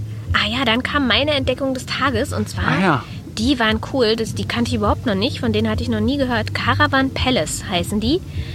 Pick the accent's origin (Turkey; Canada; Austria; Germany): Germany; Berlin; wir kommen aus Berlin.